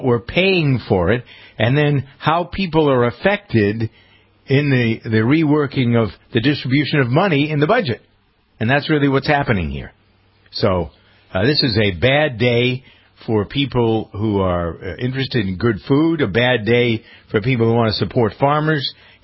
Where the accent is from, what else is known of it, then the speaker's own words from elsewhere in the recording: Massachusetts, United States; when I grew up in Massachusetts, there were 600 dairy farms in Massachusetts.